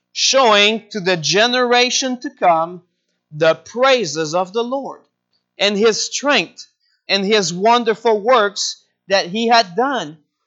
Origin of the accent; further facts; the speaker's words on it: St. George, Quebec, Canada; 13 years ago, someone came in my hometown in St. George with a group of teens, and they passed out flyers, about 3,000 of them in our city.